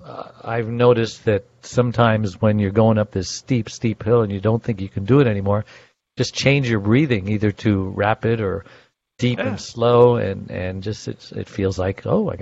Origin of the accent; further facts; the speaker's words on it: Brooklyn, New York, United States; born there; Okay, well, I was born in Brooklyn.